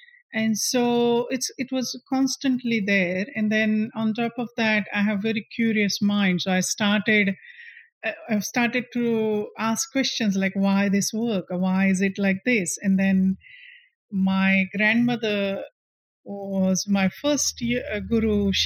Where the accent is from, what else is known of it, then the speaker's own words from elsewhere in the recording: India; I mean, I am originally from India, and yoga was always there in my family.